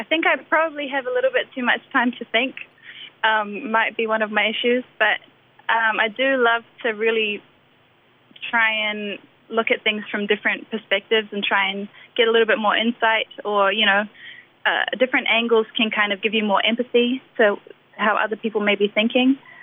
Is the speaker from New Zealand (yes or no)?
yes; New Zealand; born there; I was born in New Zealand, so I think all of those influences kind of collide, and that always comes out in my music.